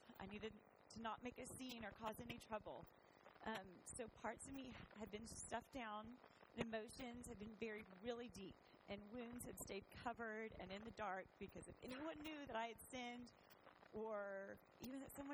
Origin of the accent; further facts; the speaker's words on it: San Antonio, Texas, United States; I grew up here in San Antonio, just a few streets over in Almas Park.